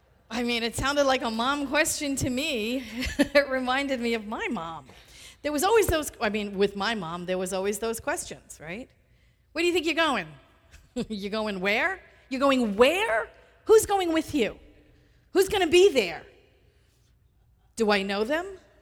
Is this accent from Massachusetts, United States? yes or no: no; Staten Island, New York, United States; God, I was raised on Staten Island. Do you know how many bridges we had?